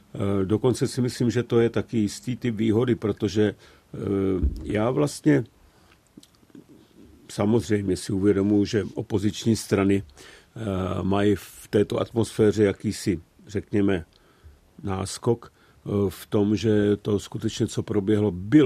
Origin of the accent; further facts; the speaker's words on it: Veselí nad Moravou, South Moravian Region, Czechia; Já jsem úplně z jihu Moravy, jsem rodák z Veselí nad Moravou